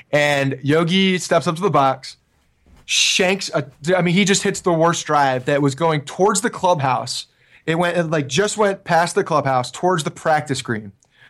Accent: Ridgewood, New Jersey, United States; I grew up in Ridgewood, New Jersey.

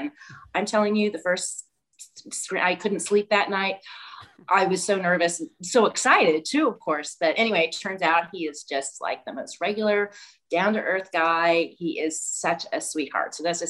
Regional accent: Missouri, United States; I'm a Midwestern girl. I grew up in Missouri. I have wonderful, had a wonderful growing up. We lived on a lake at times.

